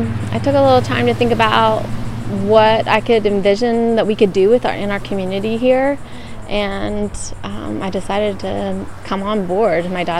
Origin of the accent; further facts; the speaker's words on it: West Virginia, United States; moved away; So I'm originally from West Virginia. That's where my family is from, and I grew up there, and I come from a long line of farmers.